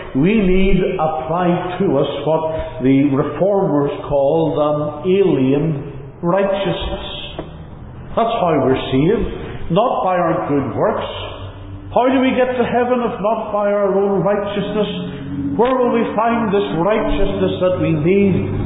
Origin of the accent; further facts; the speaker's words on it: Northern Ireland, United Kingdom; My citizenship is still back in the United Kingdom. I'm still from Northern Ireland. It's still the place of my birth and where I identify with. But I am here as an alien resident from another place.